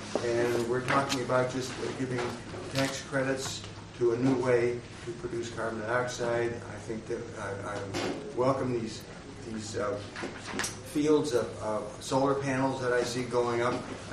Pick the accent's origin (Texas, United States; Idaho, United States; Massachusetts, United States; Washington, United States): Massachusetts, United States; Pittsfield; I'm from Pittsfield. I'm the treasurer of Berkshire Bike Path Council.